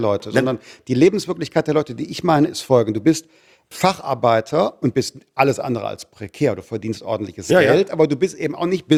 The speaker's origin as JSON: {"language": "German", "region": "Rhineland", "country": "Germany", "said": "Ich komme aus dem Rheinland"}